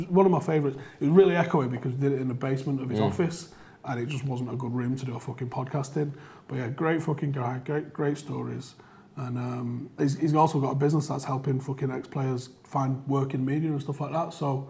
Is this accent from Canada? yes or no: no; England, United Kingdom; just because I'm fucking English doesn't mean I have to support the England national team.